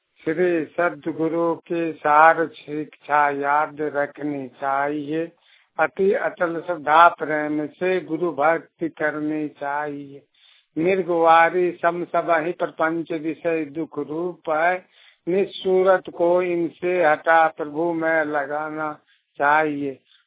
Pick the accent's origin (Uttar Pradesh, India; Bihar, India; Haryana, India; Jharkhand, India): Jharkhand, India; ग्राम चतरी, थाना ठाकुरगंज के, जिला गुड्डा, झारखंड का रहने वाला हूँ।